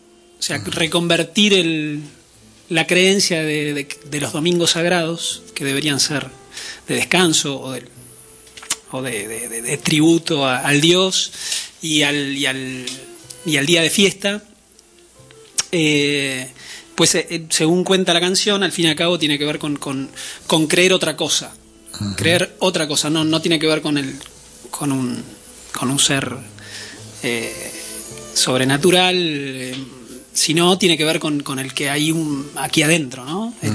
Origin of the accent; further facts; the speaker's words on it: Buenos Aires, Argentina; De Buenos Aires.